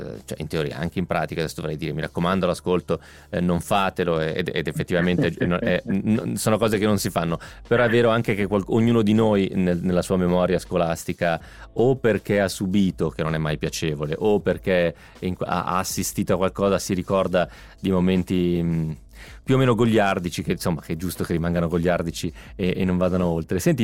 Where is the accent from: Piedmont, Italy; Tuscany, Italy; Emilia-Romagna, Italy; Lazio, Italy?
Piedmont, Italy; Novara; sarà che sono piemontese di Novara e mi sento vicino ai biellesi